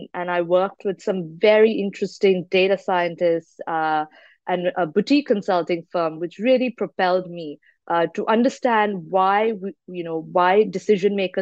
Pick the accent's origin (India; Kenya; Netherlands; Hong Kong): India; born there; also born or lived in New Zealand / Singapore / United Kingdom / United States; I was born in India, but I've lived, I've worked, and I've been educated across multiple continents. Mm-hmm. India, New Zealand, Singapore, the UK, the US, and Dubai.